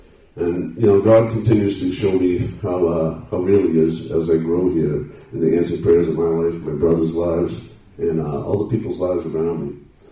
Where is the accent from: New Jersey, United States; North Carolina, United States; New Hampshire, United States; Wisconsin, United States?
New Hampshire, United States; Dover; I'm 44. I'm from Dover, New Hampshire.